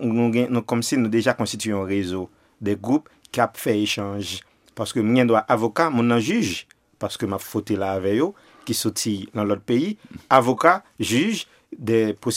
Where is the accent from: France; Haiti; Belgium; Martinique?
Haiti; c'est seulement même qui est là en tant qu'haïtien